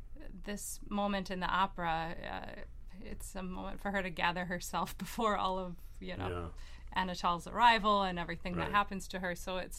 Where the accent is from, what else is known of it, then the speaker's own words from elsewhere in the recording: Grand Rapids, Michigan, United States; I'm from Grand Rapids, Michigan, but I love the Toledo area.